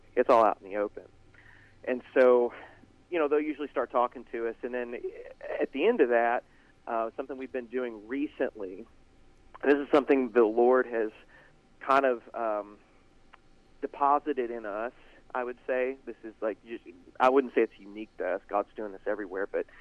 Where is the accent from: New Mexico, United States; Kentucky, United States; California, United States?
Kentucky, United States; I'm originally from Breckenridge County, believe it or not.